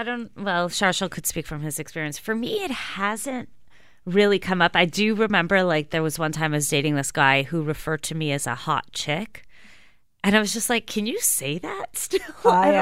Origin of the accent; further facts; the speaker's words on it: Montreal, Quebec, Canada; I find in New York, and I'm originally from Montreal, the men are way more forward.